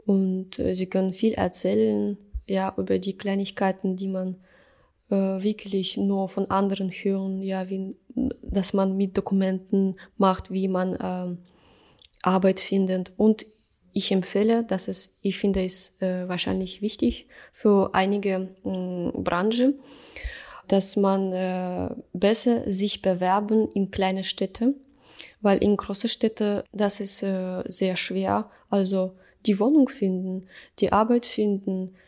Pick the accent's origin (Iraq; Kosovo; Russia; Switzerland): Russia; German is a second language; Wahrscheinlich dieser Niveau ist höher als in meinem Heimatland. Und hier Arzt kann also mehr als die Ärzte in Russland, ehrlich gesagt.